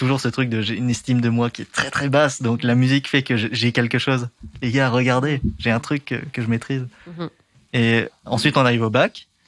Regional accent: Amiens, Hauts-de-France, France; Je suis né à Amiens, donc on se rejoint sur ça. Donc, enfance Picarde, bucolique, ouais. Plutôt tranquille.

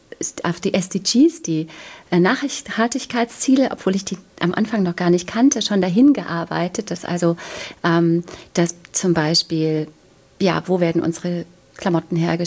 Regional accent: East Germany, Germany; Ich bin in der DDR aufgewachsen

